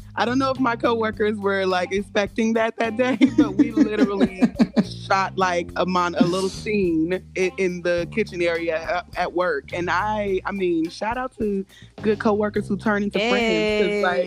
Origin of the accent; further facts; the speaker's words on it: Chicago, Illinois, United States; So, it's not far from my hometown. I'm from Chicago.